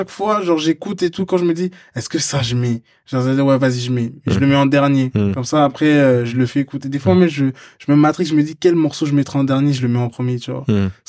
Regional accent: Rennes, Brittany, France; Enfin, moi, je viens de Rennes, tu vois.

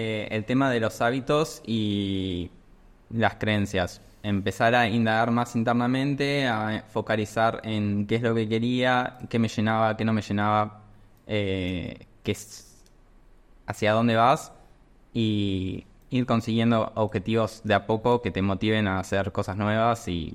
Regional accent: Argentina; now in Paraguay; Particularmente soy argentino, eso no lo mencioné. Por la voz, el voz ya se habrán dado cuenta.

